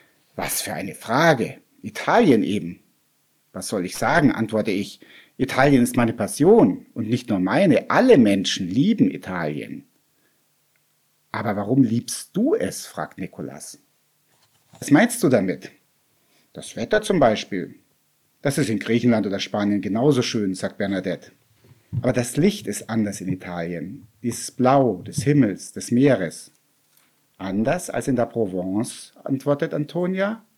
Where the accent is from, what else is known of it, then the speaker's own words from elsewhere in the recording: Tutzing, Bavaria, Germany; now in Munich, Germany; Ich bin Schriftsteller und Journalist in München. Ich stamme ursprünglich aus Tutzing vom Starnberger See, habe dann aber in München studiert